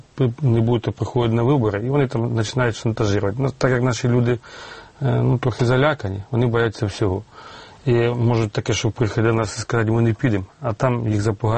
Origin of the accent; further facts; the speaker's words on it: Dobropillia, Donetsk Oblast, Ukraine; now in Kyiv, Ukraine; Я не покинув домівку. Я з Добропілля.